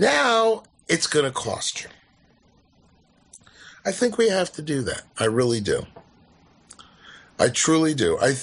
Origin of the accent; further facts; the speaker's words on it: United States; as an American myself